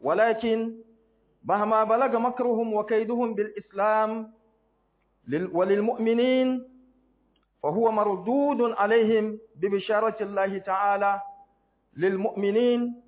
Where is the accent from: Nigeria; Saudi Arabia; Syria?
Nigeria; Arabic is a second language; حتى في بلادنا نيجيريا